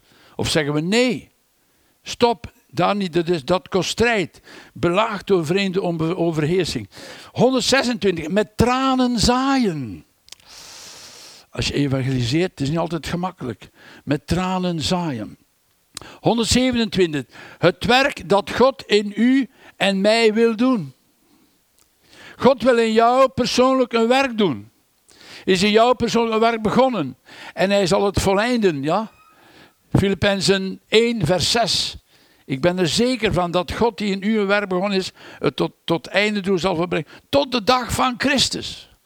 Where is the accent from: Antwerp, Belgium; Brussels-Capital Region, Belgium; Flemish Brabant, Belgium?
Brussels-Capital Region, Belgium; Brussels; U weet, ik ben van Brussel, ik ben in Anderlecht geboren.